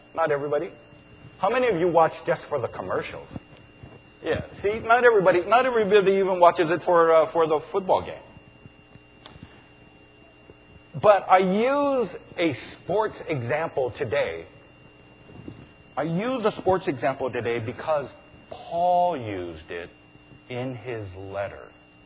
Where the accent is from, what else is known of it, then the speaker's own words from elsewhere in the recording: San Francisco, California, United States; Ever since I was little, growing up in San Francisco, there was only one football team.